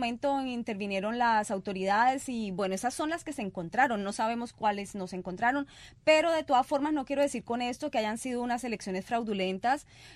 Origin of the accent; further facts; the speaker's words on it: Colombia; yo he tenido que vivir muchas elecciones, cubriéndolas en mi país